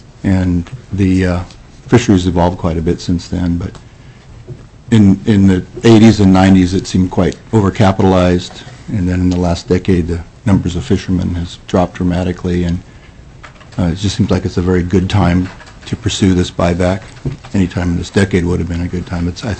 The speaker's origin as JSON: {"language": "English", "region": "Washington", "country": "United States", "said": "I come up here from Washington."}